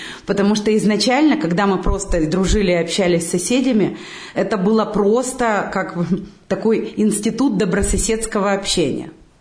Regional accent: Krasnodar Krai, Russia; я родилась и выросла на Кубани

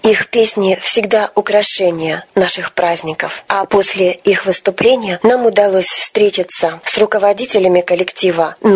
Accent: Urals, Russia; И вот уже много лет мы, уральцы, также ждем начала Рождественской ярмарки, которая проходит в Екатеринбурге.

